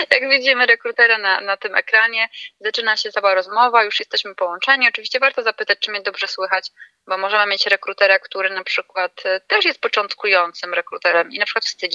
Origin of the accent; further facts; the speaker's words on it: Gdańsk, Pomeranian Voivodeship, Poland; ja jestem z Gdańska